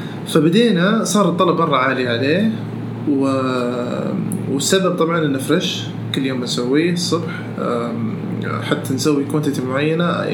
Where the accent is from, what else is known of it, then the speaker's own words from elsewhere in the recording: Saudi Arabia; وحنا سعوديين كذلك